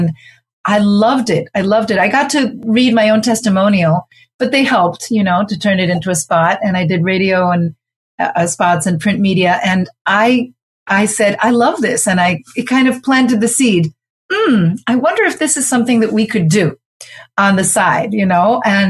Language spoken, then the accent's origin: English; Puerto Rico; now in Boston, United States; Well, I'm originally from Puerto Rico. My family is from New York, Puerto Rico, and Argentina. I came to Boston in 19, a long time ago, when I graduated from college